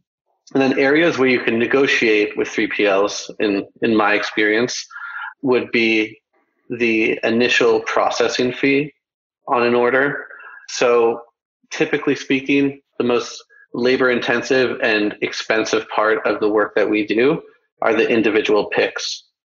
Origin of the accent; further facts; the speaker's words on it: Canada; I'm Canadian and got my start in the fashion distribution business